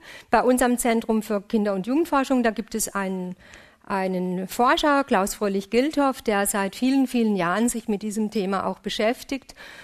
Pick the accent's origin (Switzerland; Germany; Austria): Germany; Freiburg, Baden-Württemberg; Ich komme aus Freiburg, wir haben einen Wohnungsnotstand, das ist unterirdisch